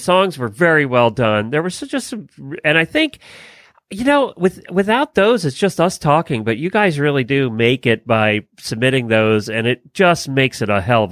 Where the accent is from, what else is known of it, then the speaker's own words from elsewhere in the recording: Ocala, Florida, United States; Well, I survived, and I'm here, and … from Ocala, Florida.